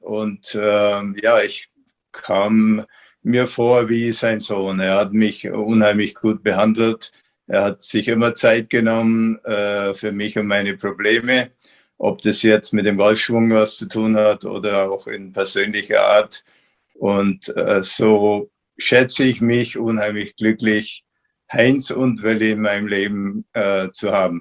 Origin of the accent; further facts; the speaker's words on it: Augsburg, Bavaria, Germany; Ich bin ja in Augsburg aufgewachsen, in der Nähe von Augsburg.